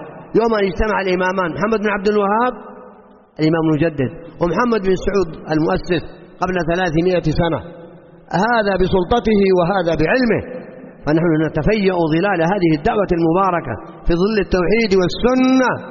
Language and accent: Arabic; Saudi Arabia; أصبحت بلادنا السعودية حديث الرجال ومضرب الأمثال